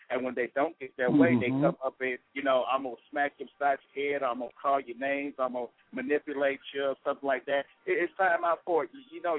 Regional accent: the South, United States; I'm from the South, you know, very sentimentally and all down South and stuff.

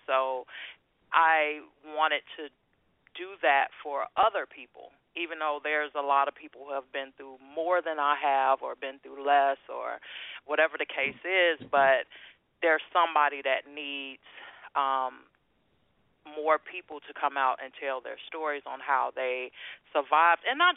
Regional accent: Gary, Indiana, United States; And I was born and raised in Gary, Indiana, by the way.

